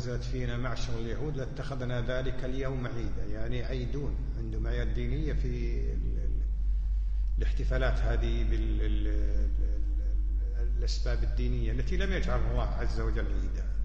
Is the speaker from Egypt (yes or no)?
no; Kuwait; عندنا في الكويت أيضا يقولون العيد الوطني